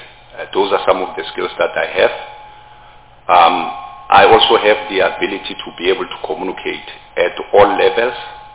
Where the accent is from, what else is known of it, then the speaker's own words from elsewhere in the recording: Pretoria, Gauteng, South Africa; now in Polokwane, South Africa; I am 48 years old. I was born and bred in Pretoria, but currently residing in Polokwane. That's where I'm working.